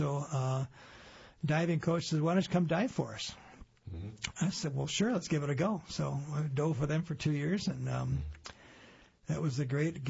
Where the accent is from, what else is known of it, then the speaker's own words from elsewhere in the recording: Ypsilanti, Michigan, United States; But growing up in Ipsy was, we had the university influence.